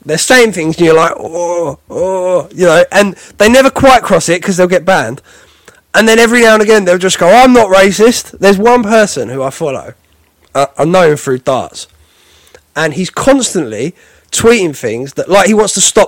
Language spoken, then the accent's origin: English; South East England, United Kingdom; Don't get me wrong, I was born and raised here. I'm very proud to be born and raised in Britain. I love London. I love being from the southeast of England.